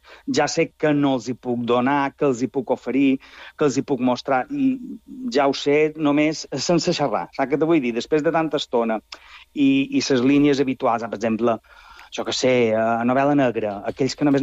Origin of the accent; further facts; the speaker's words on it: Palma, Balearic Islands, Spain; som de Son Sardina, també entenc una mica aquesta idiosincràsia pròpia del poble